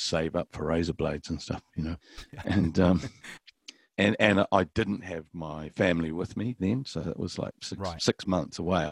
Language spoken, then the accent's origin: English; New Zealand; I hesitate to say that there's a animosity towards Kiwi acts, but, you know, that we're not Australian, and particularly then.